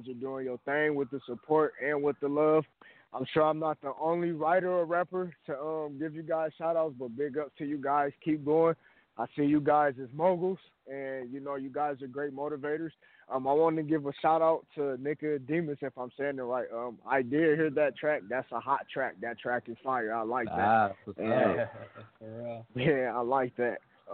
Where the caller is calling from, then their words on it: Atlanta, Georgia, United States; I'm calling from Atlanta, Georgia.